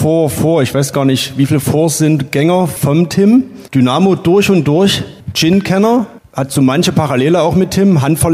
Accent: Kamenz, Saxony, Germany; erstmal willkommen in meiner Heimatstadt. Wart ihr denn schon mal in Kamenz?

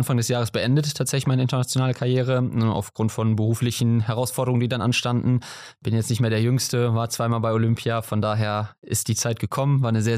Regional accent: Krefeld, North Rhine-Westphalia, Germany; now in Cologne, Germany; Jein, also ich fühle mich so, aber ich komme aus Krefeld tatsächlich gebürtig, also nicht ganz so weit weg. Bin seit, ich glaube 2013 oder so jetzt in Köln zu Hus

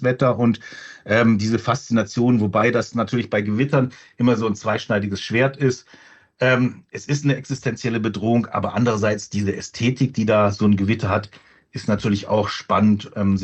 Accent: Rhineland, Germany; ich komme auch aus dem Rheinland, da ist dann relativ wenig Schnee vorhanden gewesen.

